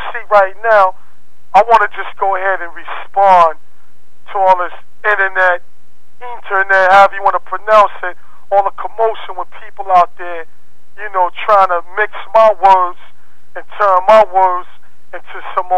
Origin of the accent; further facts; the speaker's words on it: Brooklyn, New York, United States; now in Miami, United States; I'm from Brooklyn, baby, and 10304 Shaolin. You know what I mean? I'm holding it down right now, right here in beautiful Miami, Florida, living my life.